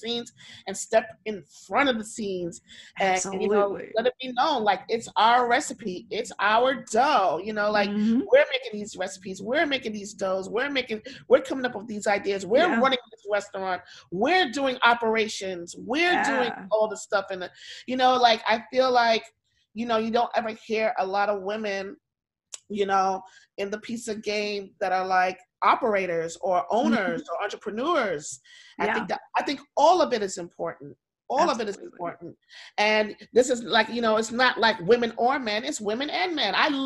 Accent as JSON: {"language": "English", "region": "New York", "country": "United States", "said": "But as a New Yorker, forget that I'm Black or forget that I'm a woman, just New Yorker, right?"}